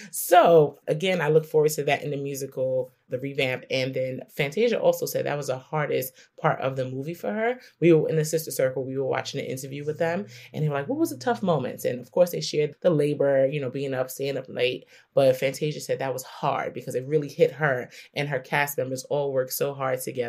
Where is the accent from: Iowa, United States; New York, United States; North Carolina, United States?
New York, United States; And I'm a New Yorker.